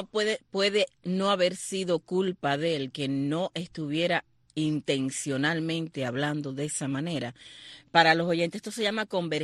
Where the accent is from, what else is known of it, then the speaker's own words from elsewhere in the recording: Holguín, Cuba; Yo soy de Oriente, de Cuba, de Holguín.